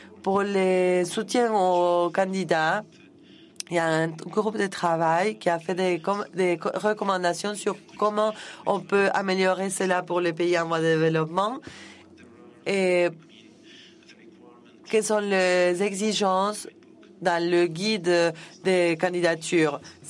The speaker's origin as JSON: {"language": "French", "country": "Bhutan"}